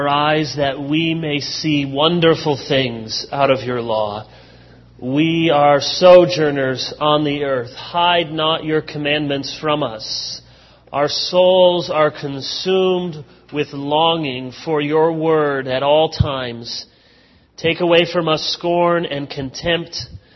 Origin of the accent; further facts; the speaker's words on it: Grand Rapids, Michigan, United States; also born or lived in Chicago; I was born in Chicago. I grew up mostly in Grand Rapids, went to Hope College, which is over there in Holland